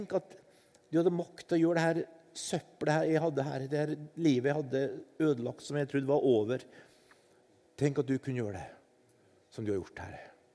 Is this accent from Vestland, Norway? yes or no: no; Oppdal, Trøndelag, Norway; jeg vokste opp i Oppdal på Midtbygda skole.